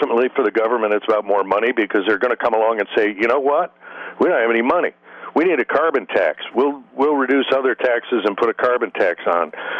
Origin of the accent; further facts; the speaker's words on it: Michigan, United States; I'm from Michigan originally. I know it well.